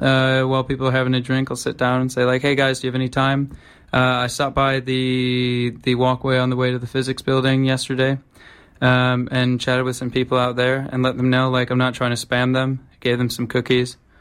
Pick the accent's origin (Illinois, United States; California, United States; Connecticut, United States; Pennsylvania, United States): Illinois, United States; Chicago; As we've said … I'm from Chicago originally.